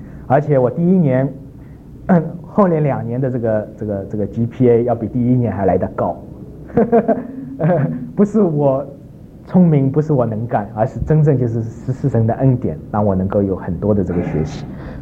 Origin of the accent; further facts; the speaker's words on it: China; 在那里绝大多数都是从台湾来的，我是从大陆来的啊，